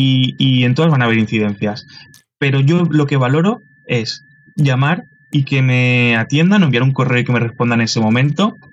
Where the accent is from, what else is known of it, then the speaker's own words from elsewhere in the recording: Valencia, Valencian Community, Spain; somos de aquí de Valencia